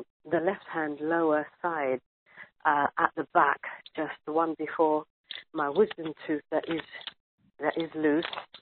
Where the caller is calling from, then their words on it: London, United Kingdom